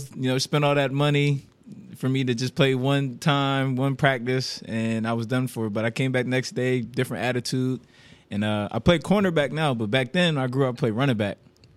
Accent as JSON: {"language": "English", "town": "New Castle", "region": "Delaware", "country": "United States", "tie": "born or raised there", "said": "First of all, I'm a local guy. I'm from Newcastle, Delaware."}